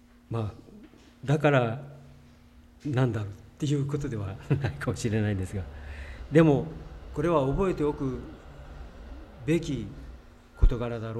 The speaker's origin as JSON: {"language": "Japanese", "town": "Kitakyushu", "region": "Fukuoka", "country": "Japan", "tie": "born or raised there", "said": "北九州で生活していた頃なんですが、まあ、僕が生まれ育ったところですけれども"}